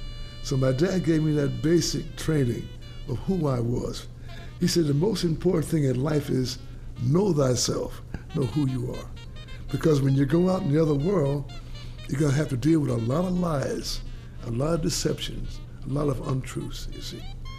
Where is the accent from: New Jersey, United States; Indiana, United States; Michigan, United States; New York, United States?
New York, United States; Brooklyn; born there; my dad is Panamanian. My mother's from Virginia, you see. I was born in Brooklyn.